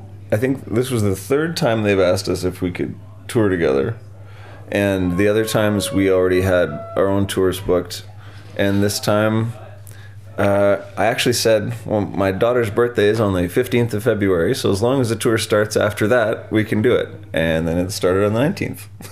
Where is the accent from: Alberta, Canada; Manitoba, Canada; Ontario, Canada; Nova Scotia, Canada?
Ontario, Canada; Toronto; Yeah, we're from Canada. We're from Toronto and Los Angeles.